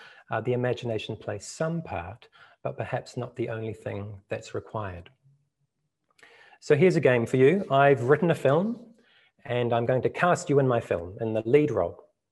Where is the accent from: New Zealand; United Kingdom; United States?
New Zealand; Welcome and greetings to you all from my home country, Aotearoa, New Zealand. It's 9 o'clock at night here